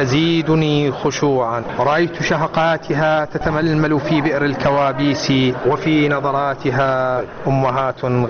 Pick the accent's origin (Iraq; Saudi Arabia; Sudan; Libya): Iraq; Karbala, Karbala Governorate; moved away; عن مدينتي كربلاء اللي بعد غيبة تقريبا 20 سنة اكتشفت أن هاي المدينة لم تعد كما تركتها، لم تعد مدينة فيها البراءة وفيها الهدوء